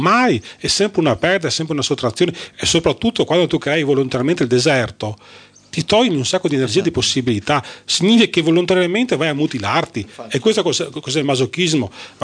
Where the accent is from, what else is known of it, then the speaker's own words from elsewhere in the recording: Marostica, Veneto, Italy; Tutti sanno che ci sono di Malostica, e Malostica è famosa per le ciliegie.